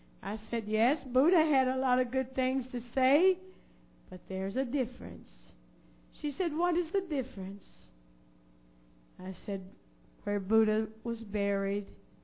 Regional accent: Jacksonville, Arkansas, United States; now in Brazil; I grew up in Brother Brian Taylor's church in Jacksonville, Arkansas.

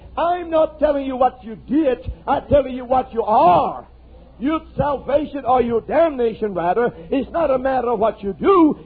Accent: Idaho, United States; I'm from Idaho, and we have a lot of sheep ranches up there.

